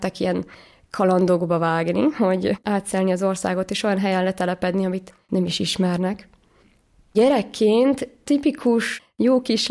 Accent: Zala, Hungary; családban nőttem föl, 5 vagyunk testvérek, egyedüli lány vagyok. Zalában nőttem föl

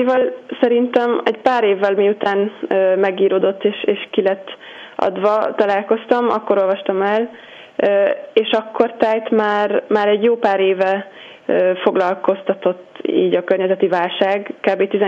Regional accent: United States; now in Paris, France; magyar-amerikai vagyok, tehát Amerikában születtem és nőttem föl, de a szüleim magyarok, és mindig hazajártunk nyáron, és Amerikában, Berkeleyben környezettudományt tanultam az egyetemen, és most pedig jelenleg Párizsban vagyok

